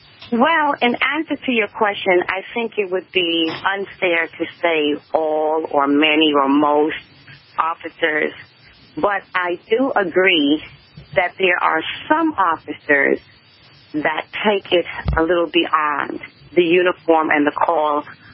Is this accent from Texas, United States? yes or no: no; New York, United States; I am a native New Yorker, and I grew up in Harlem